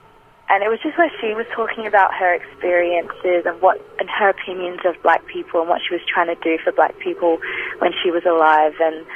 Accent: Australia; as a black woman growing up in Australia, being a woman of colour has always been quite a huge part of my identity

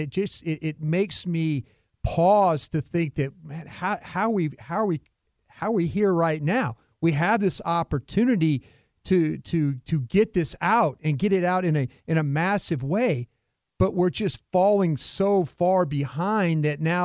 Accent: Texas, United States; And hey, being a Texan, yes, I'm so happy that, you know, that we can get it.

